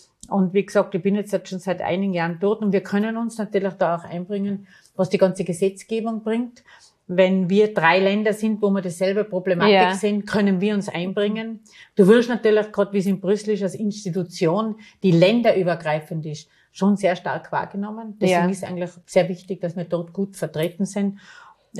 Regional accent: Tyrol, Austria; Dann sage ich … von woher kommst du? Und ich sage, aus dem Zillertal.

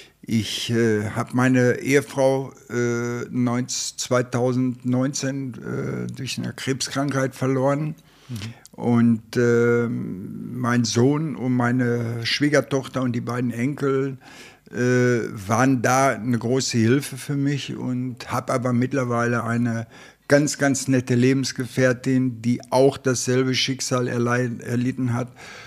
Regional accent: Dortmund, North Rhine-Westphalia, Germany; ich komme aus Dortmund-Ewing und bin auch da beim TuS Ewing-Lindenhorst groß geworden. Bin mit 6 Jahren dort angefangen und habe dann den Sprung nach Dortmund eigentlich schon viel zu spät gemacht

